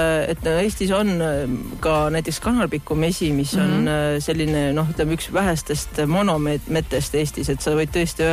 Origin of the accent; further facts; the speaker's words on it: Tallinn, Harju County, Estonia; me ise oleme olnud tallinlased, siuksed linna inimesed oma perekonnaga, aga meil on olnud ja suve kodumaal. Hiiumaal täpsemalt Kassari saarel ja siis Sireli talus